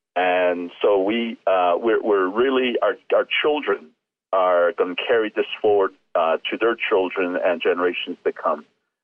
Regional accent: United States; first language Navajo; English is a second language; And when I was in school, and because Navajo is my first language, I would say something in Navajo immediately.

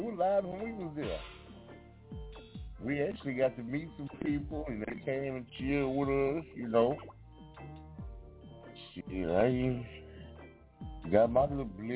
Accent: Crockett, Texas, United States; Yeah, yeah. Ain't nothing like Crockett, Texas, though. This city is a beast.

